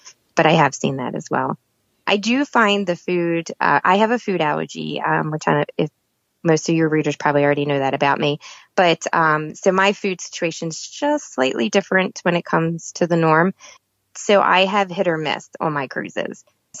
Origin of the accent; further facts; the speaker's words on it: Maryland, United States; I'm from Maryland, so I would never order shrimp outside of Maryland